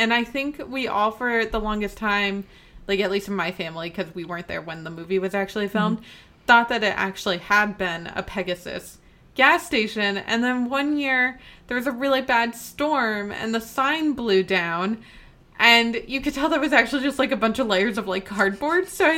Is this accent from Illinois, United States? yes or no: no; New Jersey, United States; we did actually go out to New Jersey, to my hometown.